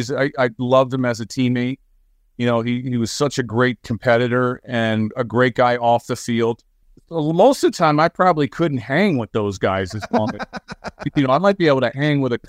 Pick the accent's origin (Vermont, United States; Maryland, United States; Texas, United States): Maryland, United States; Baltimore; and I grew up in Baltimore, I thought I'd probably be an Oriole way before I was a Yankee.